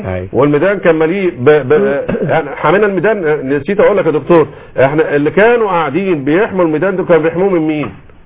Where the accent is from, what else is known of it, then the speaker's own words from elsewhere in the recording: Cairo, Cairo Governorate, Egypt; وانا من القاهره